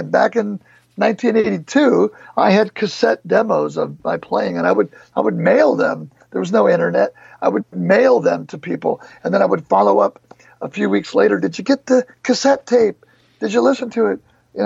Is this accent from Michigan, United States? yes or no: yes; Detroit, Michigan, United States; now in Los Angeles, United States; I'm from Detroit, where it snows all the time, and it rains all the time.